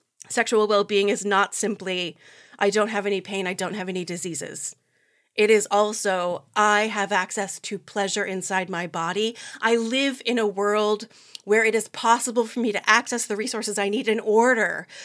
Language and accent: English; United States; I'm American, I live here